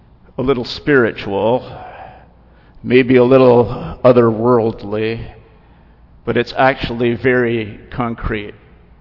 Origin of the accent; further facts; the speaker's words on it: Toronto, Ontario, Canada; When I was growing up in Toronto, the Archbishop of Toronto could phone up the Premier of Ontario at 11 in the morning and have an appointment that afternoon.